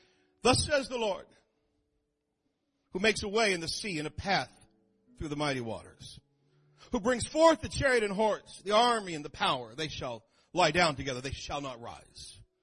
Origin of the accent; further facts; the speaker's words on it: Kansas City, Missouri, United States; It's just, I was born and raised in Kansas City. It's just who I am.